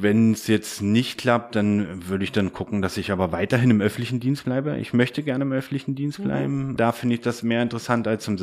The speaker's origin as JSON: {"language": "German", "region": "East Germany", "country": "Germany", "tie": "born or raised there", "said": "also ich komme ja gebürtig aus dem Osten"}